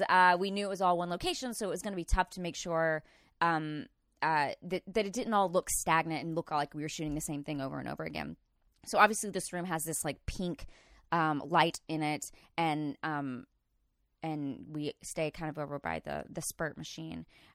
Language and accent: English; Texas, United States; I'm from East Texas, which is where this movie was originally set.